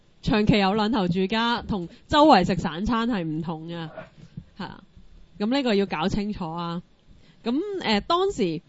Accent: Hong Kong; 咁但係我哋香港人通常都慣咗叫阿林㗎啦。

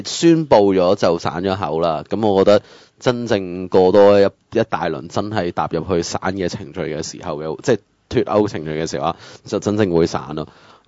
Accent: Hong Kong; 我哋香港人

